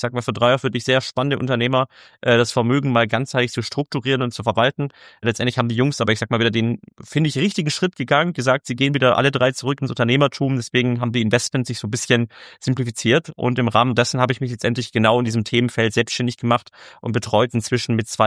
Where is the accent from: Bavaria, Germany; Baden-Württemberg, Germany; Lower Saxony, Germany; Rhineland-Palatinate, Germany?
Baden-Württemberg, Germany; Ich bin gebürtiger Schwabe, in Süddeutschland aufgewachsen, dort in Reutlingen studiert und an der zweiten Studienhälfte war ich in den USA